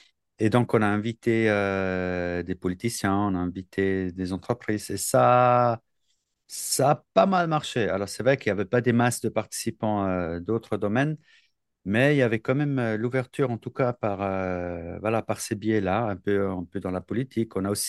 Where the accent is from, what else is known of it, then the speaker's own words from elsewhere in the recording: Switzerland; Bah, chez nous en Suisse, c'est depuis, je sais pas, milieu, fin des années 90